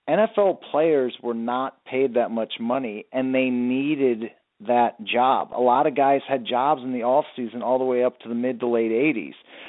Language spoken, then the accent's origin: English; Oregon, United States; We didn't have a pro team where I grew up in Oregon.